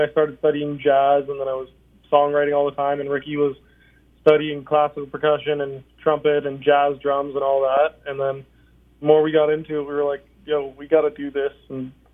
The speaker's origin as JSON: {"language": "English", "town": "Kitchener", "region": "Ontario", "country": "Canada", "said": "Kitchener, Ontario."}